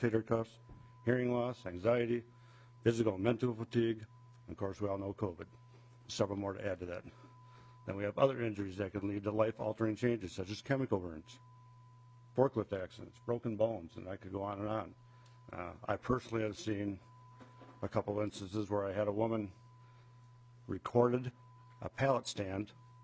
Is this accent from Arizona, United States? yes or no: no; Austin, Minnesota, United States; I am from Austin, Minnesota. I've worked at Hormel Foods in Austin for over 27 years.